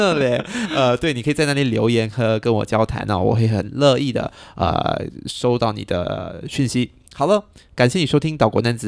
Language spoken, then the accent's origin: Chinese; Singapore; 而且我们新加坡人因为疫情困在家里没事做